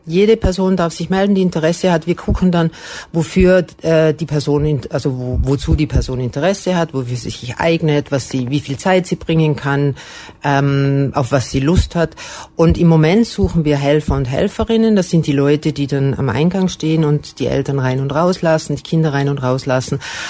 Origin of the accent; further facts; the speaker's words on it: Austria; now in Germany; Ich ja auch, ich bin Österreicherin, aber mich versteht man einfach trotzdem hier.